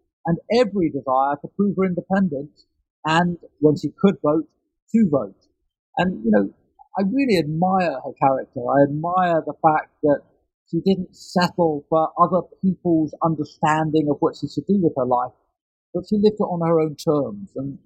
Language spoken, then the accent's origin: English; London, United Kingdom; when I was growing up in London in the 70s and 80s